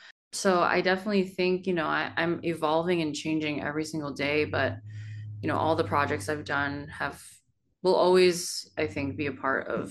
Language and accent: English; United States; because, you know, I'm Korean American, and as much as K-pop has been so formative to me and who I am